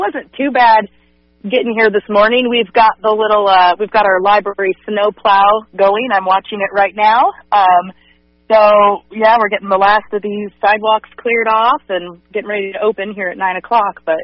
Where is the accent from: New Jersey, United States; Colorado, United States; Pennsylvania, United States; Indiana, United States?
Indiana, United States; being around this area and growing up in Boone County, I love Central Indiana.